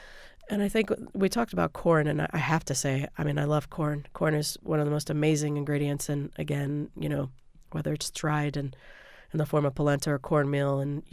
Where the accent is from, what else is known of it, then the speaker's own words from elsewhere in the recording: the South, United States; I never had them when I was a kid growing up in the South, again, because my mother is from Pennsylvania and didn't cook in a Southern way